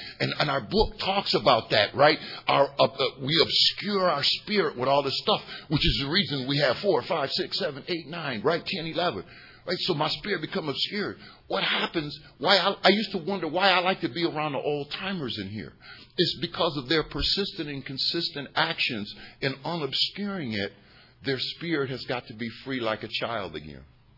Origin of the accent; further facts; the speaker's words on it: Ohio, United States; And I'm from Ohio, baby. Right, so I know a little bit of something about that.